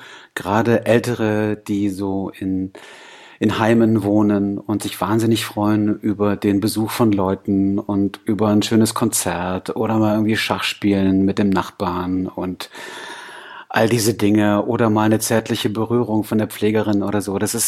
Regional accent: East Germany, Germany; als Ossi-Kind

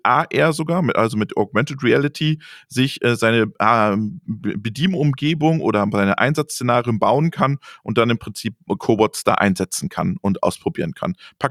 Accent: Würzburg, Bavaria, Germany; Tom Cadera aus Würzburg, aus meiner Heimatstadt.

